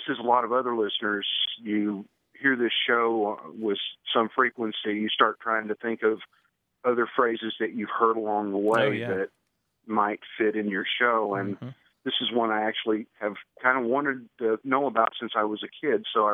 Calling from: San Diego, California, United States; I'm from San Diego.

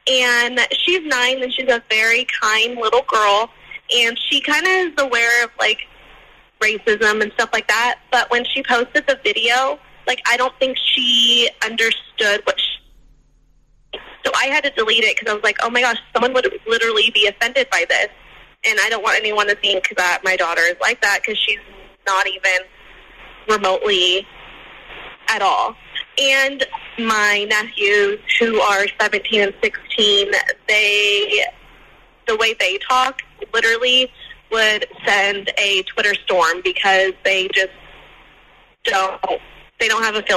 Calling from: Atwater, California, United States; I'm calling from Atwater, California

